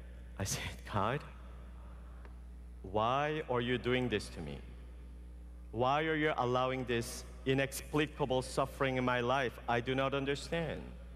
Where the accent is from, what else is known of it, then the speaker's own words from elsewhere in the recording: South Korea; now in United States; So I went to Korea, my home country.